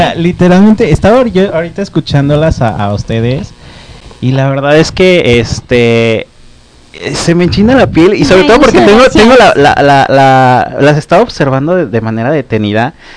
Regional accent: Arandas, Jalisco, Mexico; Yo las escucho y hago un flashback de donde yo vengo, que son los Altos de Jalisco.

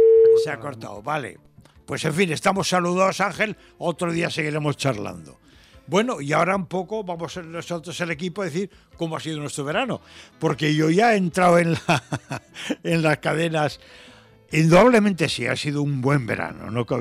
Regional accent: Espinosa de los Monteros, Castile and León, Spain; que es mi pueblo en verano, no solamente en el sentido estético, pues un pueblo medieval muy bonito, yo soy de norteño, de Burgos, Espinosa de los Monteros

